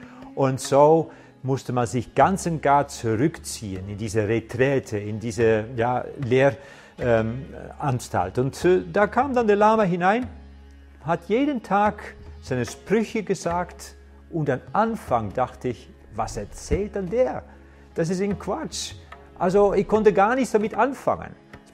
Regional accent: Netherlands; German is a second language; ich bin Holländer, deswegen dieser Ü-Klang. Meine Eltern haben keine Religion gehabt, ich habe keine Konfirmation oder Taufe oder irgendwas in diese Richtung erfahren.

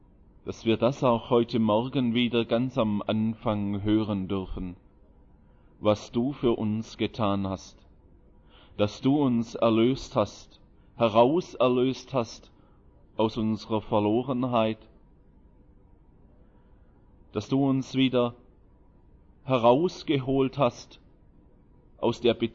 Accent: Holzgerlingen, Baden-Württemberg, Germany; now in Konstanz, Germany; ursprünglich komme ich aus Holzgerlingen. Das ist so etwas näher bei Stuttgart als Konstanz und auch schön.

